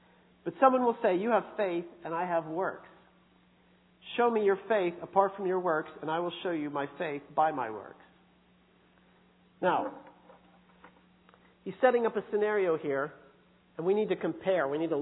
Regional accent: Pennsylvania, United States; Now, we're from Pennsylvania, the Keystone State, the Quaker State.

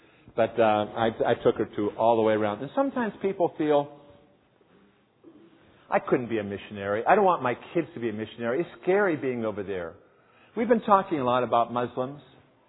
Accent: Blairsville, United States; we live on the farm that I grew up on in Blairsville, in the home that my parents retired

